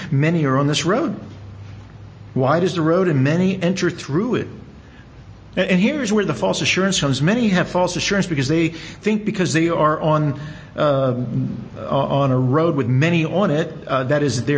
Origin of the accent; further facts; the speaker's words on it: Southern US, United States; born there; My parents grew up in the South. I was born in the South. Didn't really live in the South, in what we call the Deep South.